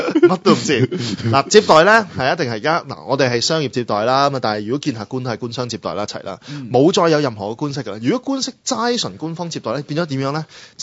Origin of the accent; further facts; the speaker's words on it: China; 点睇消我哋中国人咧？